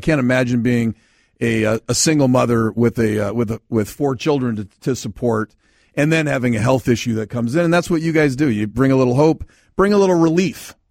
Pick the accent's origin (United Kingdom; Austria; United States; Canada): United States; Bemidji, Minnesota; TJ and I grew up in Bemidji.